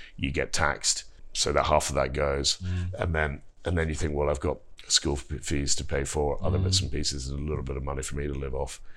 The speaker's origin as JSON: {"language": "English", "region": "Scotland", "country": "United Kingdom", "said": "because I'm a Scot and I was very, very nervous about the Scottish banks having overextended themselves"}